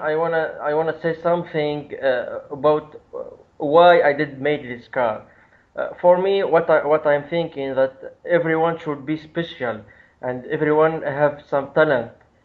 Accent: Tunisia; I'm from Tunisia.

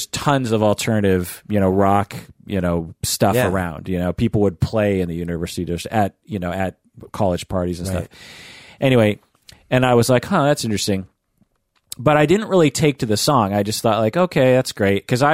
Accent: Washington, United States; For me, I grew up in outside of Seattle in the 80s, like, you know, 15, 20 minutes or something.

